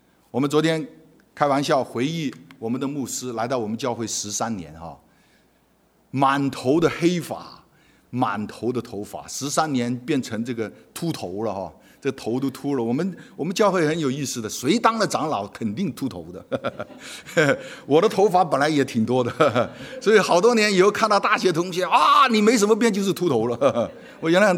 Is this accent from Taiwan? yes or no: no; Guangdong, China; 我本身也是广东人